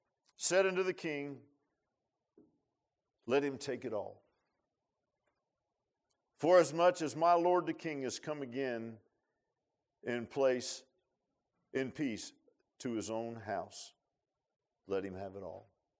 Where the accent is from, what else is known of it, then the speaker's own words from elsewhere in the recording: Virginia Beach, Virginia, United States; I grew up in Virginia Beach in the middle class, upper middle class